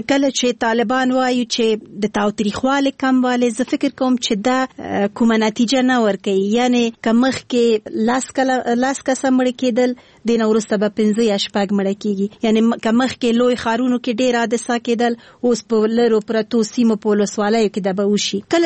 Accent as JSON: {"language": "Pashto", "region": "Kabul", "country": "Afghanistan", "said": "زه د اصلا پلار مې د خوست ده، مور مې د پکتیا ده، او زه په خپله کابل کې زیږیدلی یم، خو په هر صورت د خوست تیل کېږم."}